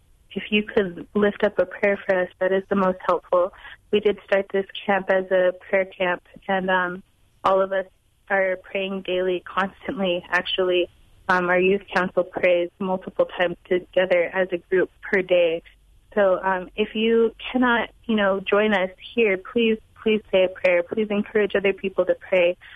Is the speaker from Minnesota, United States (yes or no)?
yes; Minneapolis, Minnesota, United States; I grew up in Minneapolis, but I think I'm still ill-prepared for the weather here.